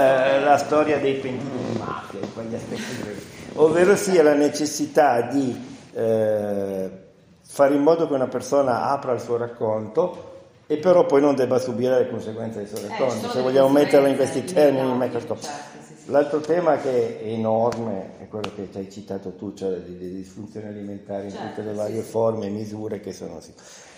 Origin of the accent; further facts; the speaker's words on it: Piedmont, Italy; in quanto anche piemontese